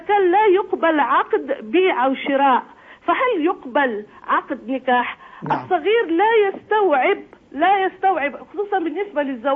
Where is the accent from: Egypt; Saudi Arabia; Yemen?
Saudi Arabia; سن الرشد عندنا في المملكة العربية السعودية هو سن 18